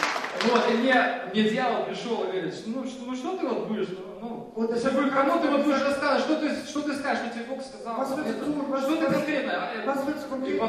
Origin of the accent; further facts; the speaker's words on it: Russia; now in Portugal; я из России приехал в Португалию.